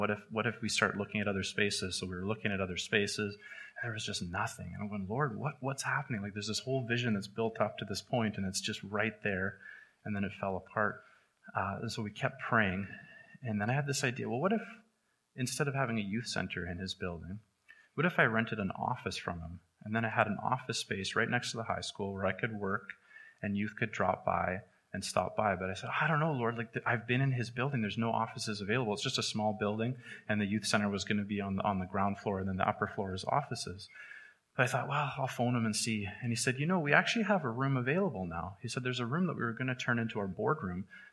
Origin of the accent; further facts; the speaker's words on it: Victoria, British Columbia, Canada; we were in Calgary. I'm from Victoria, and we'd moved away to Calgary for a bit